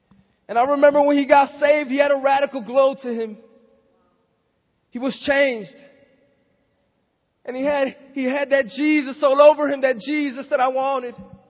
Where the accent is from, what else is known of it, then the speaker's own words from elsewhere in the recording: Miami, Florida, United States; Growing up in Miami, I saw this fast life.